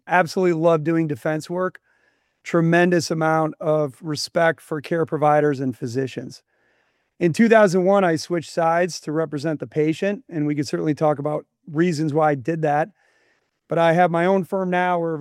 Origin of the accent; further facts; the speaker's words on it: New York, United States; I'm originally from upstate New York, moved out to Ohio to go to law school.